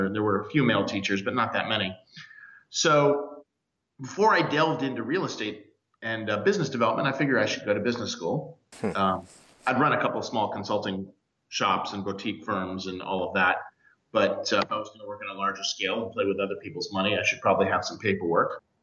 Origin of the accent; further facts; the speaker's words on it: Cape Cod, Massachusetts, United States; I grew up in Cape Cod, Massachusetts, and the family business was a boatyard.